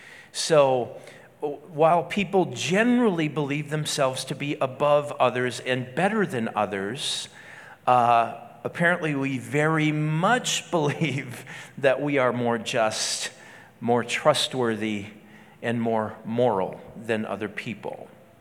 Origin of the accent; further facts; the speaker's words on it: Minnesota, United States; And as a Minnesotan, growing up in Minnesota, I resonated with that, because there's this thing, and by the way, I can attest that all of us kids in Minnesota were above average.